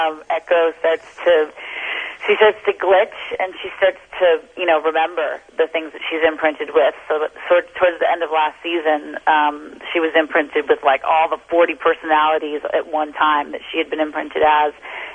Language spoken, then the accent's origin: English; Boston, Massachusetts, United States; And I grew up in Boston.